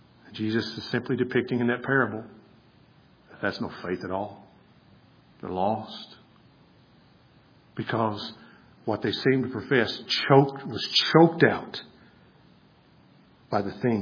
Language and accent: English; United States; we as an American society have many things and access to wealth